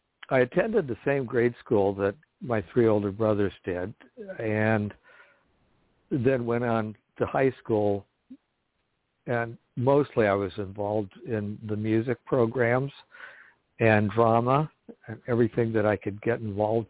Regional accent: Phoenix, Arizona, United States; So I was also born and raised in Phoenix, Arizona.

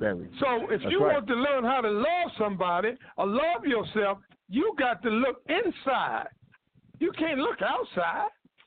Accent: Durham, North Carolina, United States; North Carolina, my hometown.

